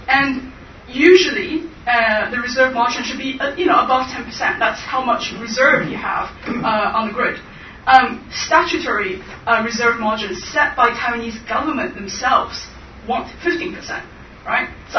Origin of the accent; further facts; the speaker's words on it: London, United Kingdom; I come from London.